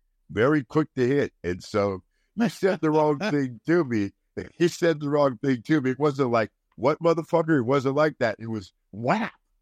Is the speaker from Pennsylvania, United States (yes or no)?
no; Sunnyvale, California, United States; I am from Northern California, a place called Sunnyvale, which is now called Silicon Valley.